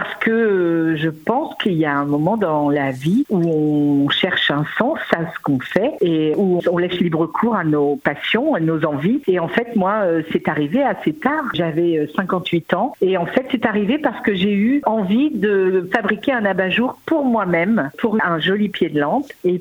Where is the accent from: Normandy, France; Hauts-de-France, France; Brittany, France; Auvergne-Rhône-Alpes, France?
Normandy, France; Mortagne-au-Perche; je suis originaire de l'Orne, je suis née à Mortagne-au-Perche et après ma carrière parisienne, j'ai eu envie de retrouver mes origines